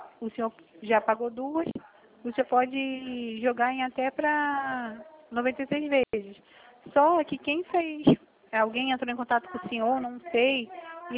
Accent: Rio de Janeiro, Brazil; tá com DDD 51, mas eu sou aqui do Rio, tá bom?

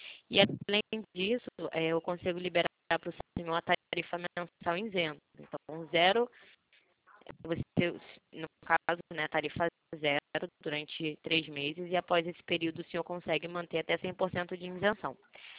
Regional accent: Rio de Janeiro, Brazil; Eu sou carioca, né? Sou do Rio. O sotaque não esconde muito. Eu sou do Rio, carioca.

